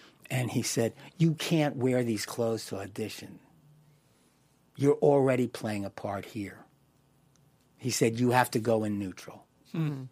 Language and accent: English; Philadelphia, Pennsylvania, United States; you know, I'm from Philly, let's get it going.